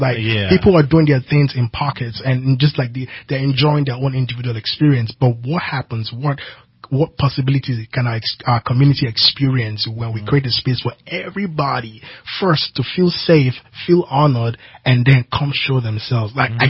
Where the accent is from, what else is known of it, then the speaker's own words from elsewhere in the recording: Nigeria; now in Reading, United Kingdom; So when I got to Reading as a Nigerian